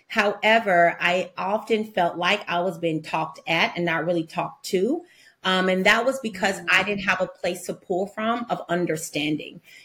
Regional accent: Mississippi, United States; Born and raised in Mississippi, and that's just a little bit about me.

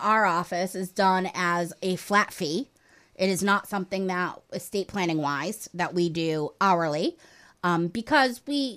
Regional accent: Abington, Massachusetts, United States; now in Carver, United States; So I was born and lived in Carver until I was 10, and then moved to Abington, and that's where I kind of consider them from in the sense of high school and whatnot. But now we have gone full circle, and I'm living back in Carver

